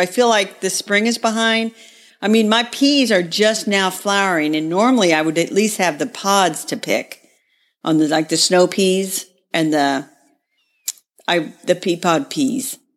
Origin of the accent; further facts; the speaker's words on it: Indianapolis, Indiana, United States; from Indianapolis, Indiana.